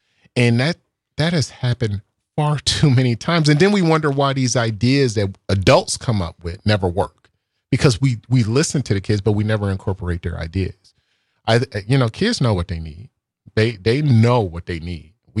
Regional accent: Milwaukee, Wisconsin, United States; also born or lived in Boston / New York; but I'm here because this is my hometown, and I want to see it do well, just like you do.

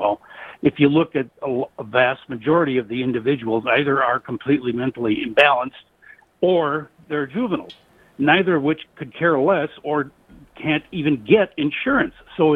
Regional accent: Milwaukee, Wisconsin, United States; Milwaukee is my hometown, where I lived for 45 years.

